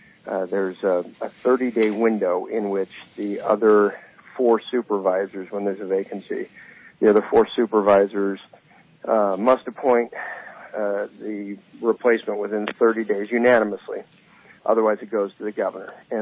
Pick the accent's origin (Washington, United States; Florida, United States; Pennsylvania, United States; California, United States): California, United States; born there; I'm third generation Californian. My kids are fourth generation Californian. I was born down in Southern California